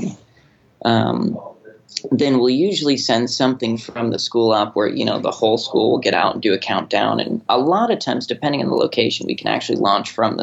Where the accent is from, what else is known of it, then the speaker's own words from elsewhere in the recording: Grand Junction, Colorado, United States; moved away as an adult; now in United Kingdom; Yeah, I'm from Colorado, actually. The western slope of Colorado, a little town called Grand Junction.